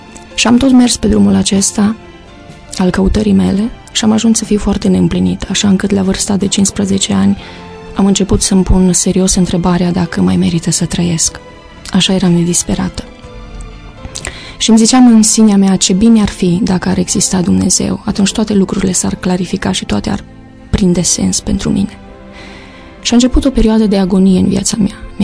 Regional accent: Baia Mare, Maramureș County, Romania; sunt din Baia Mare.

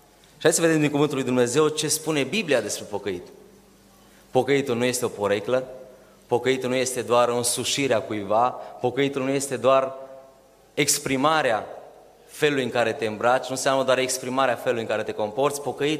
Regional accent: Romania; Noi am crescut în România, o țară în marea majoritate ortodoxă

